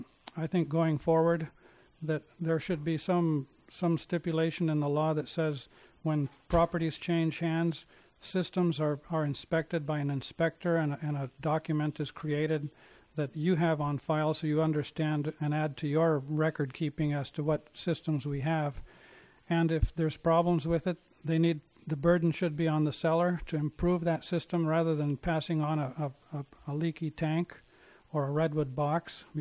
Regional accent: Jenner, California, United States; from Jenner.

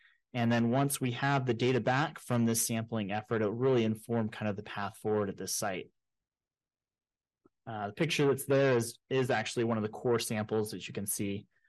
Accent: San Diego, California, United States; growing up in San Diego, surfing here

